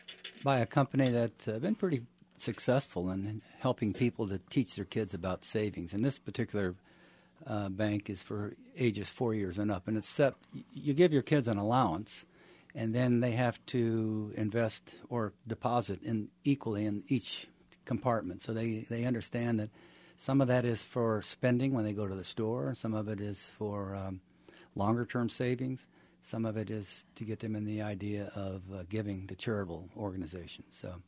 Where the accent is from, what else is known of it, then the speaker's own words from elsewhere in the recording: Sugar Creek, Missouri, United States; But I grew up in Sugar Creek, which is a little bit below Kansas City on the Missouri River.